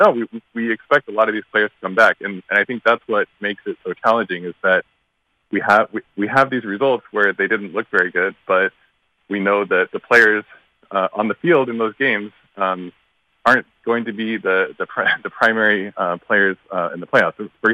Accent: Seattle, Washington, United States; I'm from Seattle, so watched every Seahawks game

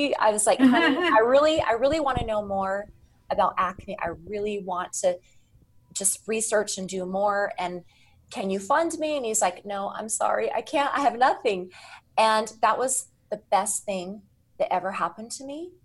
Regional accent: Rexburg, Idaho, United States; I was born and raised in Rexburg, Idaho, and I moved away for 10 years, but we've been here ever since.

